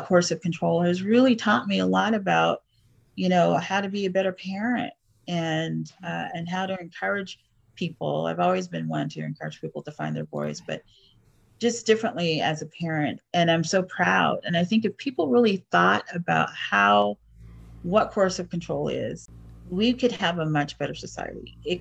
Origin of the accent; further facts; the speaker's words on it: Boston, Massachusetts, United States; born there; I was born in 71 in Boston, Massachusetts.